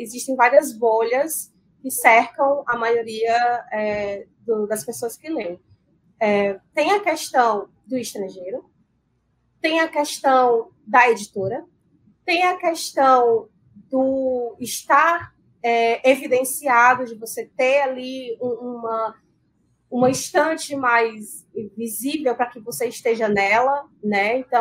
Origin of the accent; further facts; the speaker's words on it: Northeast Region, Brazil; a gente é nordestina, a gente é LGBTQIAPN+